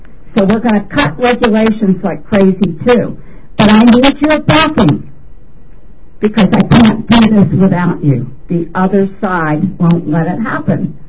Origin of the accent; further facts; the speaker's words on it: Bethesda, Maryland, United States; I grew up in Bethesda, so I wound up working for a year.